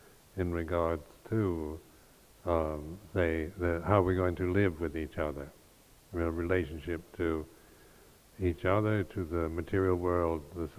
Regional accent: United States; having a skeptical mind and being American, you can be quite opinionated, as I was.

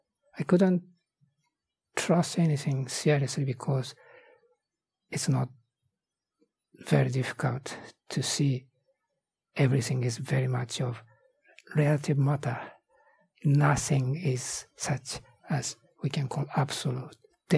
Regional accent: Nara, Japan; English is a second language; but I am from Nara, even it is an ancient, more ancient capital of Japan.

